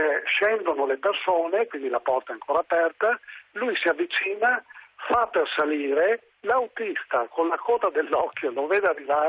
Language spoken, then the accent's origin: Italian; Roana, Veneto, Italy; io sono nato sull'altopiano di Asiago, precisamente nel cuore dell'altopiano di Asiago, che è Roana, che è il mio paese dove hanno anche vissuto i miei genitori, i miei nonni, i miei bisnonni.